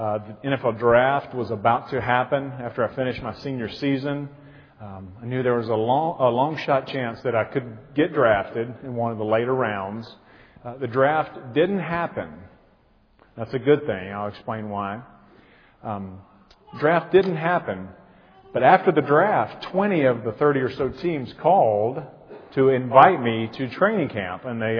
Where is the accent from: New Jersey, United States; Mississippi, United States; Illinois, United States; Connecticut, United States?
Mississippi, United States; I grew up in Mississippi, really churched.